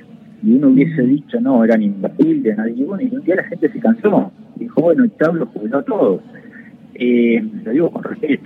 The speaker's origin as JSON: {"language": "Spanish", "country": "Argentina", "said": "votaremos como argentinos."}